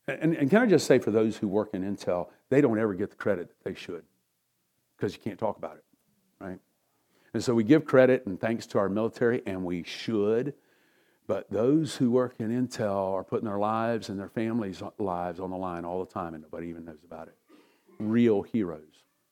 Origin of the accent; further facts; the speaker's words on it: United States; I am an American. I am thrilled about it.